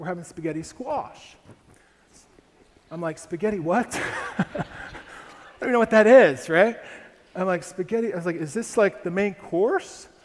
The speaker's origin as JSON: {"language": "English", "region": "Ohio", "country": "United States", "tie": "born or raised there", "said": "I grew up in Ohio."}